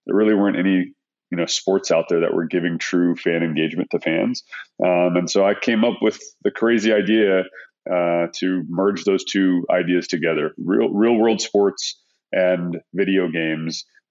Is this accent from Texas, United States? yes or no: yes; Texas, United States; born there; I was born in Texas. I've always wanted to own the Cowboys.